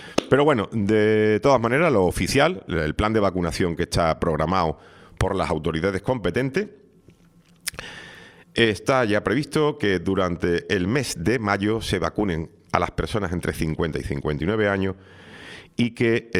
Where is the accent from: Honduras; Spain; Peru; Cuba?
Spain; pues somos españoles, ¿no?